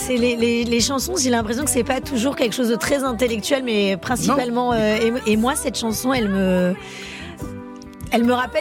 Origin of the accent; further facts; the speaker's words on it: Centre-Val de Loire, France; Oui, mais j'ai grandi vraiment en Touraine